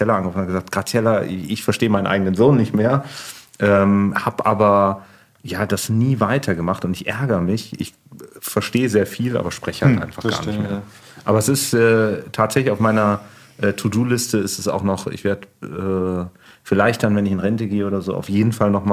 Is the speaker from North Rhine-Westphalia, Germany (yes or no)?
yes; Cologne, North Rhine-Westphalia, Germany; Ich bin gebürtiger Kölner, bin in Köln groß geworden